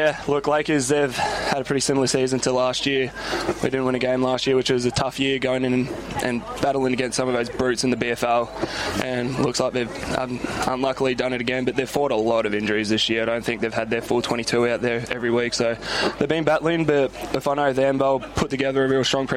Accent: New Zealand; and where I grew up back in New Zealand.

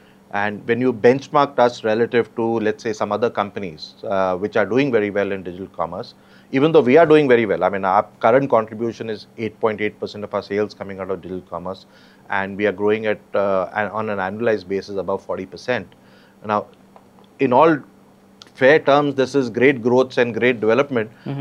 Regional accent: Delhi, India; I am from Delhi.

